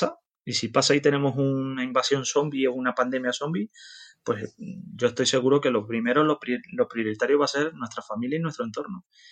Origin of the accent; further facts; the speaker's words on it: Canary Islands, Spain; also born or lived in Netherlands; muchos hemos emigrado a Venezuela también y a Europa, ¿no? Como mis abuelos también fueron a Holanda por eso nací ahí. Pero nosotros los canarios, yo personalmente, yo me considero muy latino.